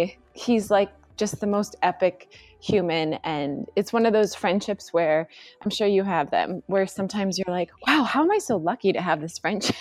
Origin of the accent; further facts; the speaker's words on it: North Dakota, United States; also born or lived in Washington, D.C. / Los Angeles; And for me, I grew up in North Dakota.